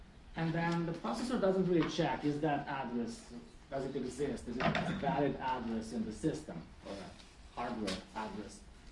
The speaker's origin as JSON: {"language": "English", "country": "Romania", "said": "I'm from Romania myself"}